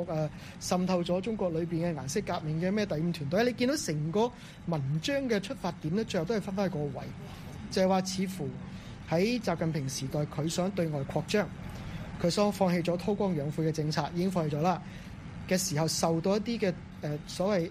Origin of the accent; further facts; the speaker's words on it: Hong Kong; 所以對於我們香港人的挑戰來說，接下來這一段的時間我們就要看看